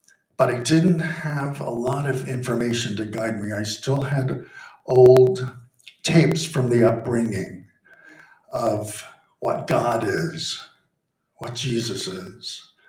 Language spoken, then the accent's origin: English; Florida, United States; I'm from Florida. It's just a reference.